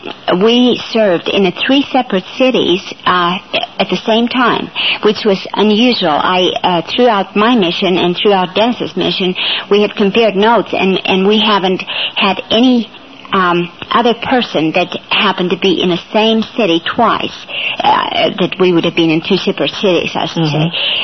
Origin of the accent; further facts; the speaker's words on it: Finland; English is a second language; I was born and raised in Finland. I grew up in a country that was 93% Lutheran.